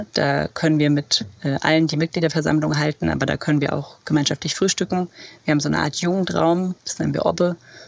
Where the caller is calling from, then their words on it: Slovenia; Ich rufe gerade aus Slowenien an oder bin aus Slowenien eingewählt. Auf Elternzeitreise mit meinem Mann und meinen zwei Kindern.